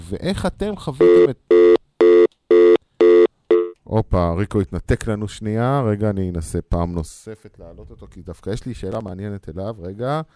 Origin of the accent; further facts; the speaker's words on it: Kiryat Motzkin, Haifa District, Israel; אני יליד קריית מוצקין, ובקריית מוצקין היו קרבות במלחמת השחרור